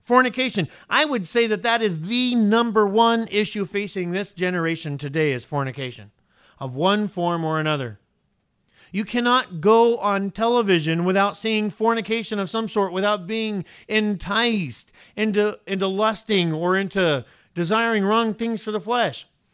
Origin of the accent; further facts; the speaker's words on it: United States; No, let them think I'm Canadian or something. Don't let them think and I'm from the States.